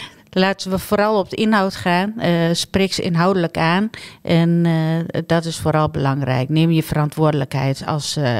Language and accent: Dutch; Almelo, Overijssel, Netherlands; geboren en getogen in Almelo. Eerst in de Haaghoek, vervolgens op het Sluitersveld gewoond. En nu woon ik in de mooie wijk Schelvorst.